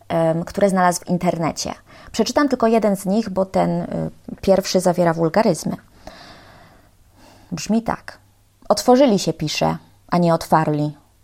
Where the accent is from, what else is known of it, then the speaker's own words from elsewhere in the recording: Lublin Voivodeship, Poland; pochodzę z Lubelszczyzny i tam OM w wygłosie wymawia się jako OU. Kiedy zdałam sobie sprawę z tego, że nie wymawiam wygłosowego OM wzorcowo, zdecydowałam, że nad tym popracuję.